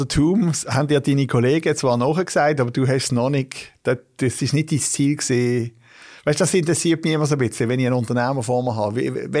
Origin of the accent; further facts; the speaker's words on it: Solothurn, Switzerland; Ich bin in Lohnach aufgewachsen. Ich meine, das ist Solothurn.